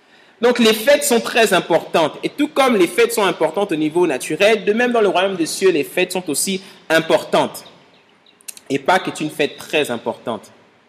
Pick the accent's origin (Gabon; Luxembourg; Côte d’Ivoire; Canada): Gabon; now in France; Chez nous, au Gabon, tu vas voir 2 hommes qui s'embrassent dans la rue